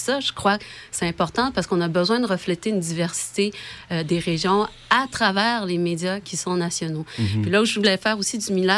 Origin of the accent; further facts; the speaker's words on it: Montreal, Quebec, Canada; c'est sûr, moi, je viens de Montréal